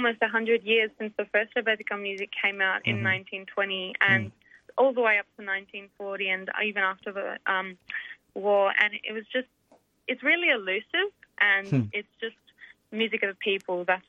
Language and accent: English; Athens, Attica, Greece; moved away; Well, I'm from there. I moved here around 4 years ago. I'm from Athens, and my side of the family comes from Messenia and Lefkada as well. We have family on the island and in Kalamata